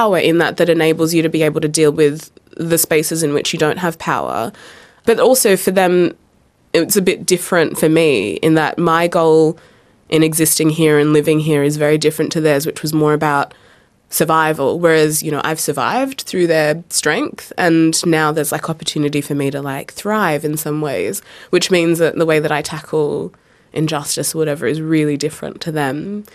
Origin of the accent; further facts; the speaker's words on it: New South Wales, Australia; So I grew up on the central coast of New South Wales, kind of in between Sydney and Newcastle. And it was a very kind of interesting place to grow up.